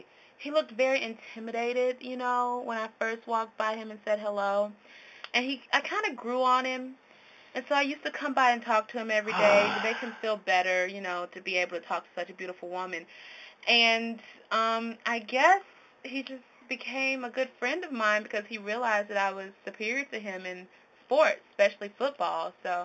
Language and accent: English; Huntsville, Alabama, United States; Yes, I am a Southern Belle from Huntsville, Alabama.